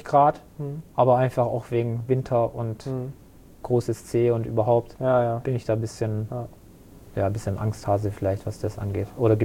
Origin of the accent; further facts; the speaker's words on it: Baden-Württemberg, Germany; Also ich bin dann schon im Schwabenland groß geworden.